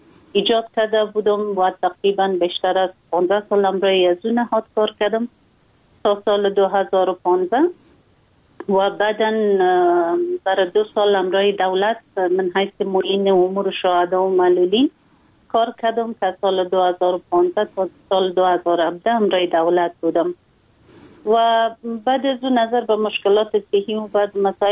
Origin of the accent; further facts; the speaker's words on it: Afghanistan; ما یک خانم مسلمان هستم، از افغانستان هستم